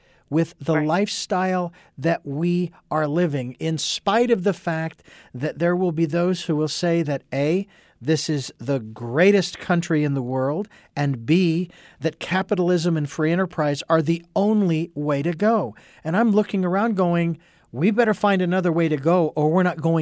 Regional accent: Phoenix, Arizona, United States; moved away as an adult; I moved from Phoenix, Arizona. And I complain a lot about the heat, but I think I'm justified in to some degree. But I have to say that city, my hometown, changed so much in the 45 years that I lived there

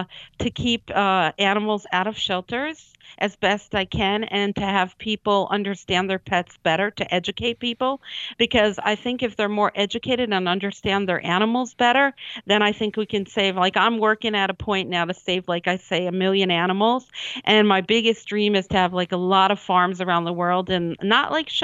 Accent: New York, United States; born there; Well, I was born in New York, New York State, and I studied human services and I've traveled and I've moved 26 times.

